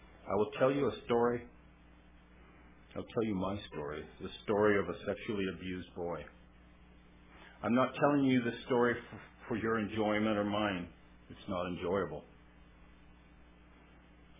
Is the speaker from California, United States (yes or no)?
yes; California, United States; I was born in the Motherlode country here in California, and lived in a house that was built by the 49ers during the gold rush.